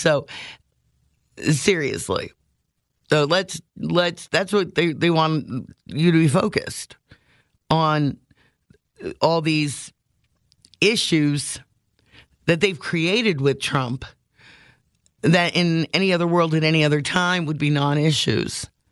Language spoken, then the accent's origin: English; Pennsylvania, United States; I grew up in Northeast PA. We grew up around what, coal miners. We grew up around hardworking people.